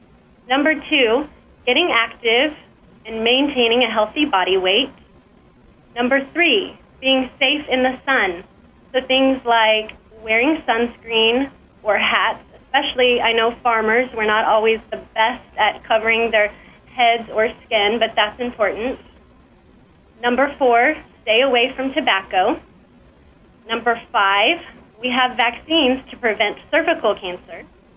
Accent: Fredonia, Kansas, United States; also born or lived in Joplin; I'm a nurse practitioner at Neodesha Family Medicine. I grew up in Fredonia, Kansas, and lived in the Joplin area for about 15 years.

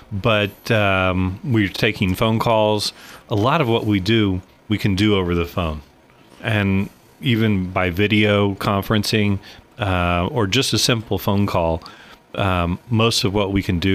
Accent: Altamont, United States; So I grew up in Altamont and then graduated from high school, married my high school sweetheart, and became a pastor.

